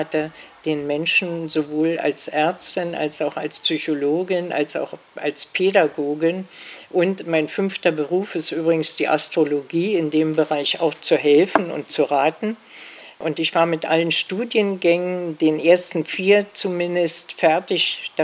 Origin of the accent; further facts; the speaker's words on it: Berlin, Germany; born there; Ich bin 1937 in Berlin geboren, Kind jüdischer Eltern.